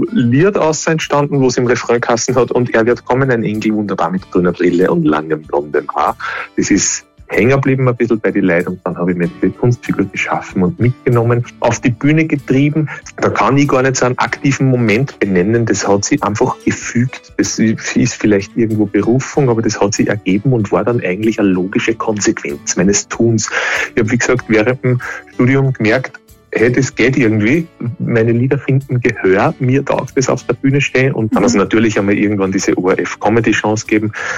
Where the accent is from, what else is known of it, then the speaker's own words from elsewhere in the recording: Linz, Upper Austria, Austria; Ich bin waschechter Linzer, wie man so sehr sagt. Born and raised in der Stahlstadt. Verbringe meine Sommer im Salzkammergut.